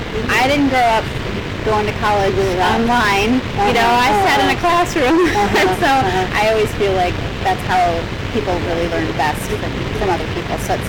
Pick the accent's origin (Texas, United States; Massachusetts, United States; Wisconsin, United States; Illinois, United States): Illinois, United States; Chicago; born or raised there